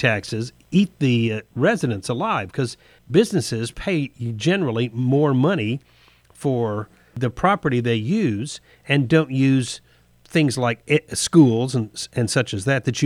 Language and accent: English; Daytona Beach, Florida, United States; because you and I both know, because we grew up in Florida, the water table is not very, it is very high.